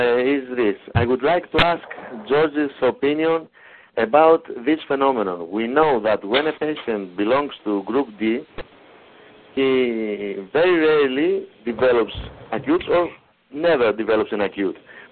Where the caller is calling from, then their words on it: Thessaloniki, Central Macedonia, Greece; English is a second language; I'm calling from Thessaloniki, Greece.